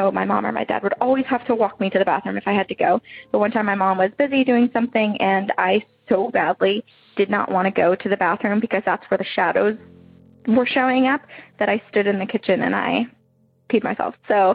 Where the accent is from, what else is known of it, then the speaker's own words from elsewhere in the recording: New England, United States; also born or lived in New Hampshire; I grew up in New England, so very haunted, a lot of paranormal activity happening in that part of the states.